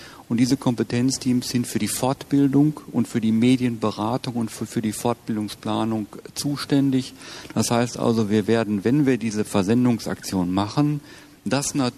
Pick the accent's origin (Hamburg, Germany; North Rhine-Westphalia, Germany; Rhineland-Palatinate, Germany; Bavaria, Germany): North Rhine-Westphalia, Germany; Das sage ich jetzt mal als Westfale hier im Rheinland.